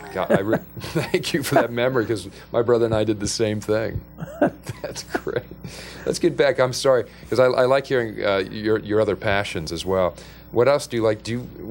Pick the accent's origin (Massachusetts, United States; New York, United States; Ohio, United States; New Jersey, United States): Ohio, United States; Akron; I'm from Akron. Come on, I get some props, right?